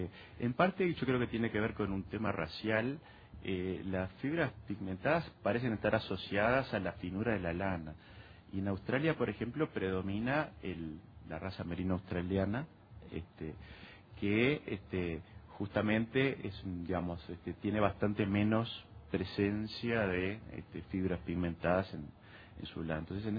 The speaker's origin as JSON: {"language": "Spanish", "country": "Uruguay", "tie": "born or raised there", "said": "cosa que en Uruguay, por lo menos en mi niñez y adolescencia"}